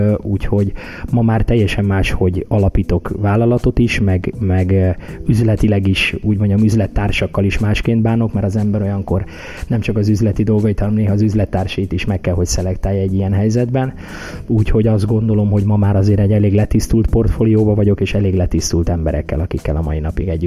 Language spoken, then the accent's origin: Hungarian; Hungary; born there; ha én esetleg nem Magyarországra születtem volna, hanem mondjuk Amerikába, akkor lehet egy kicsit könnyebb dolgunk lett volna